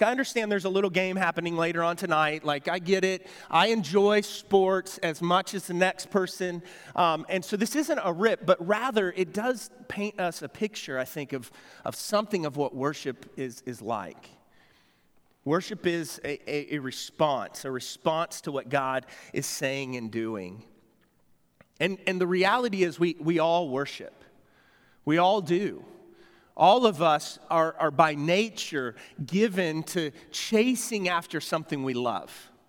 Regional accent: United States; as an American, I don't quite understand what's going on

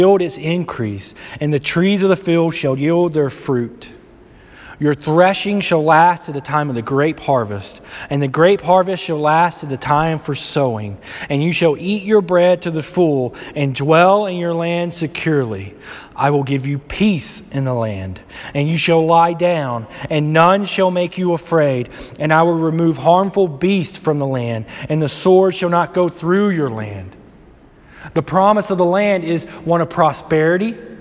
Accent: Alabama, United States; I grew up down south in Alabama, and we were about 5 hours from the Gulf.

